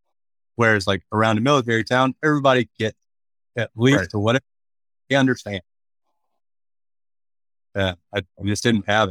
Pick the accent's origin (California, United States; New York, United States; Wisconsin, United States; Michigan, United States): Michigan, United States; Lansing; You know, I'm from Lansing, Michigan. There's not a military base anywhere near that place.